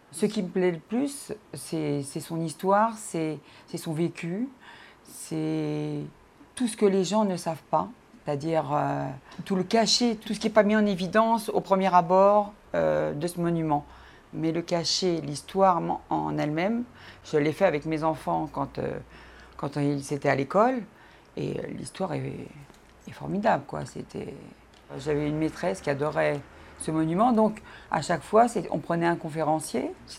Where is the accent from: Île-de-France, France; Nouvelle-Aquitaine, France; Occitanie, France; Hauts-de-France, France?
Île-de-France, France; Saint-Denis; Je suis née à Saint-Denis, rue de la Légion d'honneur, 54 ans